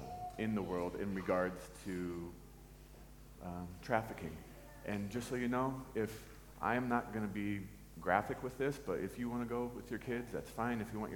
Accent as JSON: {"language": "English", "country": "United States", "said": "You can tell that I'm not from around here. I am American, and I am emotional"}